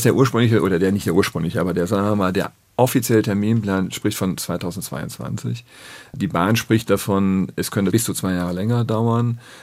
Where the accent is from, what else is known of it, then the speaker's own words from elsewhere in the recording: Düsseldorf, North Rhine-Westphalia, Germany; wir bauen zurzeit in Düsseldorf, also in meiner Heimatstadt, an einer sehr wichtigen Stelle.